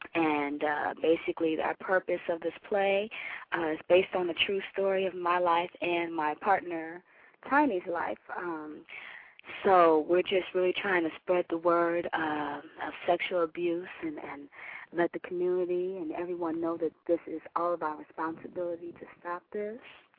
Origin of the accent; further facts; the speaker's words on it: Elkhart, Indiana, United States; I grew up in a small town in Indiana, Elkhart, Indiana, if anyone has ever heard of that.